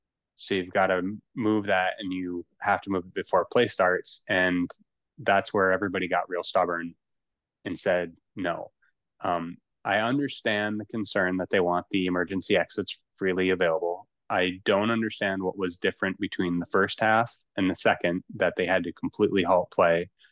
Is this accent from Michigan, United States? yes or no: yes; Michigan, United States; as an American fan sitting on my couch here in Michigan